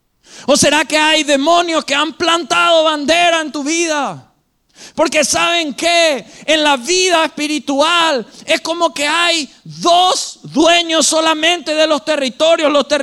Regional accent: Paraguay; uno se identifica con la bandera rojo y blanco y azul, y uno se identifica como paraguayo, y qué bendición lo que podemos ser paraguayos.

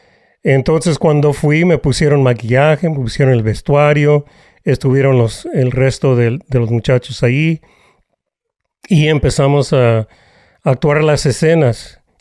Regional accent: Calexico, California, United States; Soy nacido en la frontera. Nací en Calexico. Me crié en los campos de la cosecha. Familia, fuimos campesinos.

